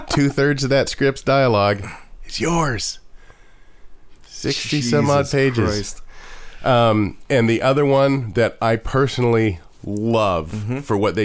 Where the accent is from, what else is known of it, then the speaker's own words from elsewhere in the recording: Salem, Oregon, United States; I grew up in Salem, Oregon